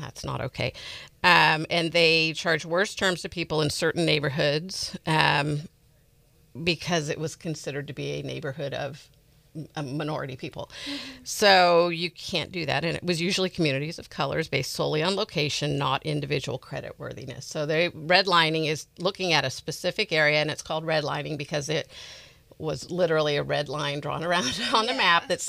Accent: California, United States; And then also growing up in California, I don't think we saw it like we saw it in, like they saw it in other places like Alabama and, like, you know, in the South.

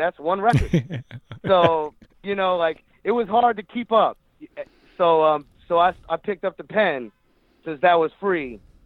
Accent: Jacksonville, Florida, United States; As a young teenager, growing up in Jacksonville, Florida, I lived kind of near the Navy base, and I was surrounded by Filipinos, man

